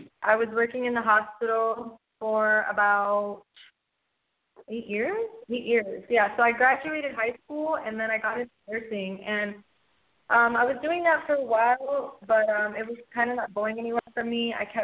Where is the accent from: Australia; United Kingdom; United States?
United States; South Miami, Florida; So I originally was born and raised in the South Miami area, which, you know, is not too far from where I'm at now